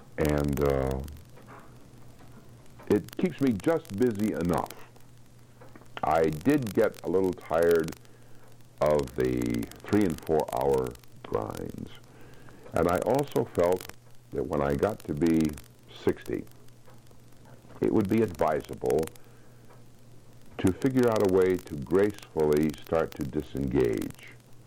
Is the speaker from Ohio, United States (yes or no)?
no; Colorado, United States; moved away as an adult; also born or lived in Cheyenne, Wyoming; now in Chicago area, United States; No, I was born in Cheyenne, Wyoming, and raised on a cattle ranch in Colorado.